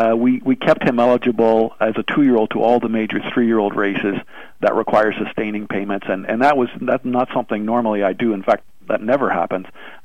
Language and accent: English; Canada; the North American Cup for us, being Canadian, is a huge deal.